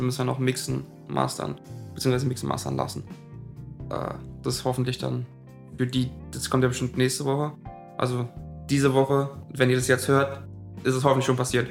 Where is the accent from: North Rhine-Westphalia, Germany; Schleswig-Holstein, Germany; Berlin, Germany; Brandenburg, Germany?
Brandenburg, Germany; Potsdam; 21 Jahre alt und ich komme aus Potsdam.